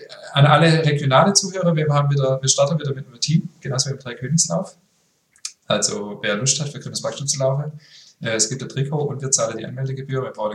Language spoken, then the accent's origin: German; Berlin, Germany; now in Düsseldorf, Germany; ich bin Berlinerin und lebe inzwischen in Düsseldorf.